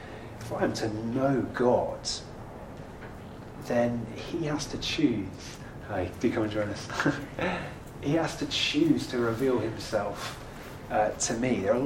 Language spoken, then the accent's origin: English; Cambridge, East of England, United Kingdom; I grew up in Cambridge.